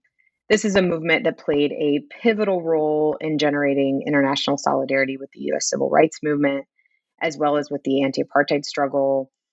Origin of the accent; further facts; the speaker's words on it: Birmingham, Alabama, United States; I grew up in Birmingham, Alabama, and have always been interested in the history of racial justice struggles.